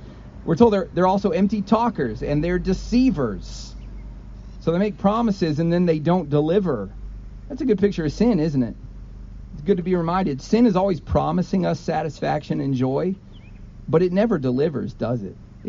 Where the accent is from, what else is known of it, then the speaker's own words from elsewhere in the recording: the South, United States; and hey, as an outsider, I'm from the South.